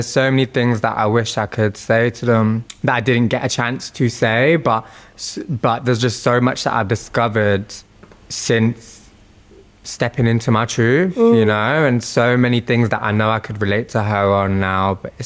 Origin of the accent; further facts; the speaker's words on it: United Kingdom; not necessarily just my culture as a Sikh Punjabi, but also like as a British person, as someone whose parents were very working class, you know?